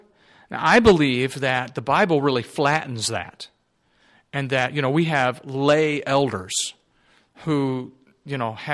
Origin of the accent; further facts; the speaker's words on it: Texas, United States; I mean, I am a Texan. What is the Alamo?